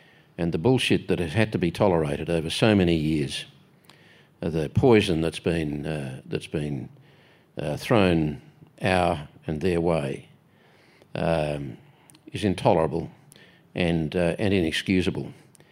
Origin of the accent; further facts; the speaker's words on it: Australia; I am Australian. In my heart, in my head, I am Australian.